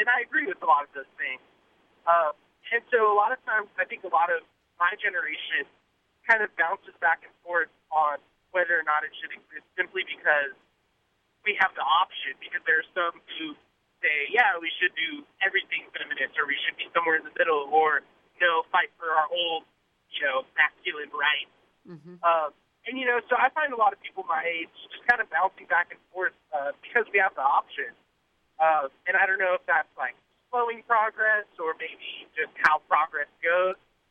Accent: West Coast, United States; But I'm from the West Coast, like beach West Coast, so extremely liberal people.

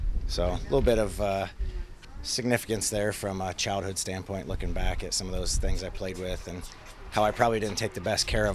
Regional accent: Mississippi, United States; I'm from Jasper County, near the town of Collins.

